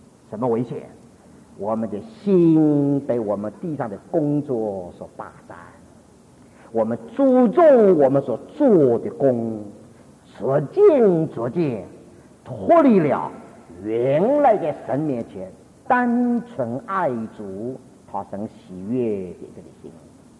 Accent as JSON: {"language": "Chinese", "country": "Taiwan", "moved": "yes", "said": "我们从台湾来的人"}